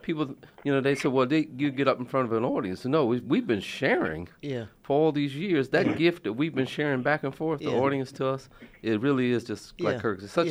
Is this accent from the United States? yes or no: yes; Connecticut, United States; also born or lived in West Virginia; I came from West Virginia, and I went to Connecticut to be a part of the last group of kids that were bused in Connecticut